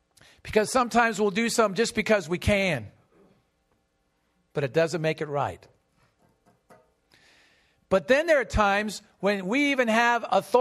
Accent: United States; Now, I feel that as … growing up in America, this time of, you know, our country and whatever

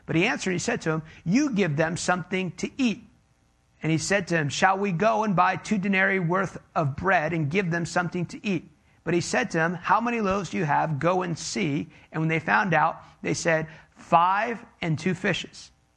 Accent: United States; Americans, I'm American, so I can say this

